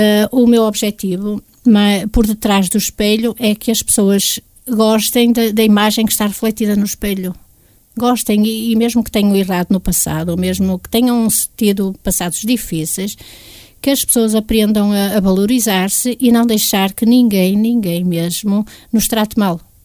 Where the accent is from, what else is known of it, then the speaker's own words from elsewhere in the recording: Galegos São Martinho, Braga, Portugal; e eu sou de Galego São Martinho.